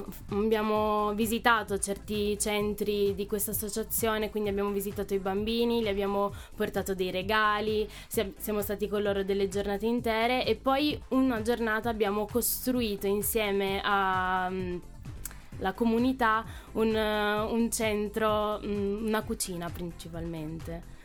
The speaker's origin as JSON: {"language": "Italian", "town": "Turin", "region": "Piedmont", "country": "Italy", "tie": "born or raised there", "said": "sono qui a Torino perché ci vivo, sono nata."}